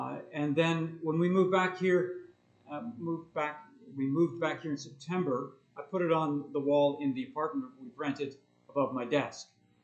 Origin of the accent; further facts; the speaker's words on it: Pittsburgh, Pennsylvania, United States; moved away as an adult; now in Istanbul, Turkey; I grew up in Pittsburgh. Donna grew up in New Jersey.